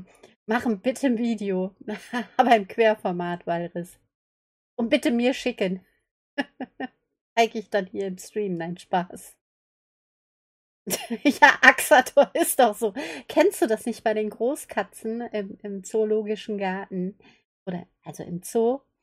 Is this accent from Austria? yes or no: yes; Austria; Ach, ich als Österreicher bekomme maximal die Ausreise dafür und Einreiseverbot.